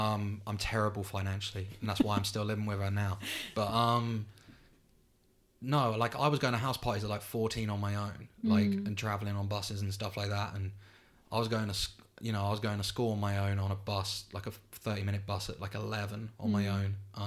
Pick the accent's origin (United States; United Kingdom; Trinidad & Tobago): United Kingdom; Kingston, London; also born or lived in Epsom; I live with my mum, my dad. So I'm from Kingston. So well, we born in Epsom, but was raised in Kingston from the age of 2. My mum moved there.